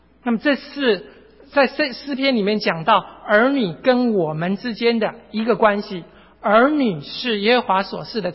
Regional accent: China; 这个我觉得我们中国人也有这样的俗语，中国人有一个话说

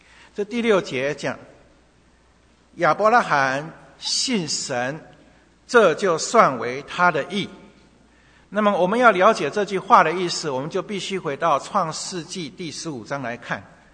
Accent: China; 我们中国人讲不孝有三，什么？无后为大啊。

